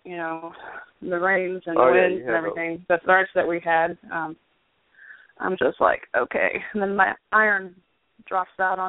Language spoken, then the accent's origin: English; Louisiana, United States; I mean, I grew up in Louisiana. And down there, you know, we didn't have paved driveways so much or gravel.